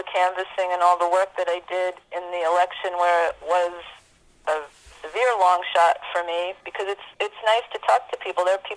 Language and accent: English; New York, United States; Well, I'm not surprised at Trump being like Trump, because I grew up in New York.